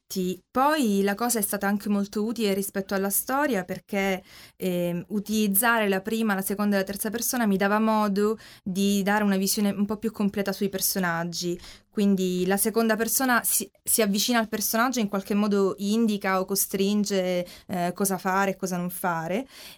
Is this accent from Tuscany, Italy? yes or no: no; Palermo, Sicily, Italy; io sono di Palermo, quindi inevitabilmente ha un legame con la Sicilia.